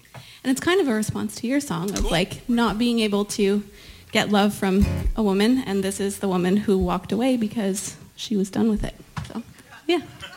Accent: Ottawa, Ontario, Canada; now in Dartmouth, Canada; I live in Dartmouth. I'm from Ottawa originally.

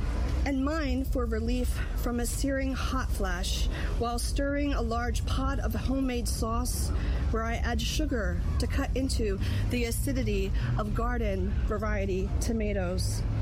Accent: Philadelphia, Pennsylvania, United States; I'm Italian from Philly, okay? Talk with my hands.

